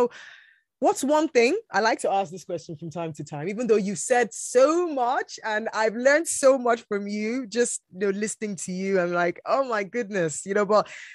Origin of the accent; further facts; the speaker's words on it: Nigeria; Maybe that's because I'm originally Nigerian.